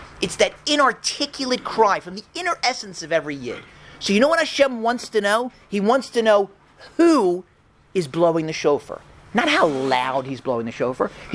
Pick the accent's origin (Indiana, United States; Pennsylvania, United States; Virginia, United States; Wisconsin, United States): Pennsylvania, United States; Philadelphia; Oh, yeah, I'm from Philly. The Eagles have never even won a Super Bowl.